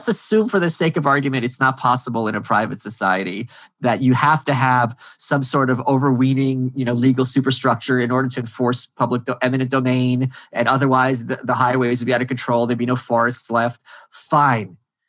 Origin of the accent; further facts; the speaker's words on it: New York, United States; And what else is funny, me being a New Yorker, this is information I wasn't privy